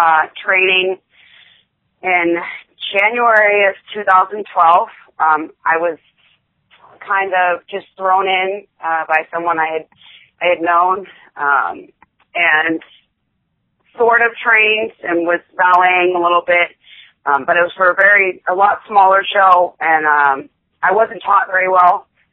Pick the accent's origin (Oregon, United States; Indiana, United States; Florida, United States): Florida, United States; Melbourne; born there; also born or lived in South Carolina / North Carolina / Kentucky / Georgia; I was originally born in Melbourne, Florida, over by Cocoa Beach.